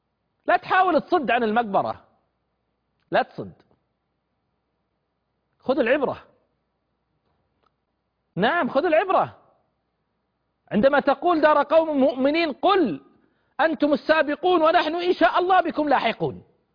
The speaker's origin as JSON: {"language": "Arabic", "town": "Al-Ahsa", "region": "Eastern Province", "country": "Saudi Arabia", "said": "وسألت في بعض المناطق عندنا بالأحساء"}